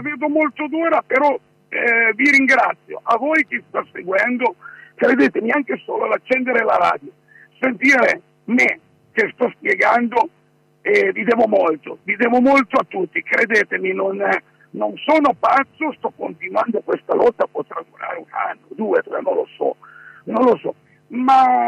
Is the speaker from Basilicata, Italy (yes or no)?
no; Turin, Piedmont, Italy; born there; Torino è la mia città natale, ma già qui natale, io ci tengo, abito nelle Valli di Lanzo, ma ci tengo.